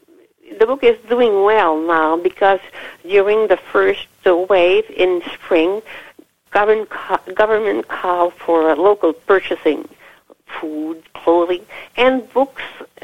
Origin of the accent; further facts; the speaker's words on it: Quebec, Canada; English is a second language; Well, you see, in Quebec we're from French culture and we're North American.